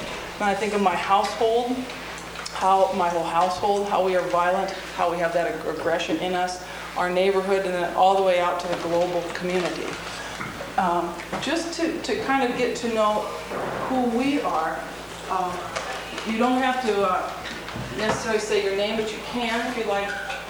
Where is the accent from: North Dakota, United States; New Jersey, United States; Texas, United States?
North Dakota, United States; Grand Forks; I'm from Grand Forks, North Dakota.